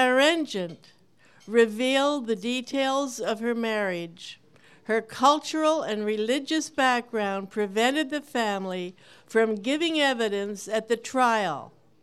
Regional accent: Ontario, Canada; I'm Canadian too, and I grew up in Ontario.

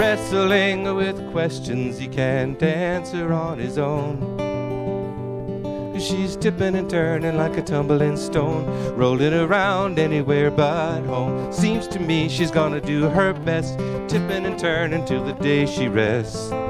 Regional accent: Groton, Connecticut, United States; I'm from Groton.

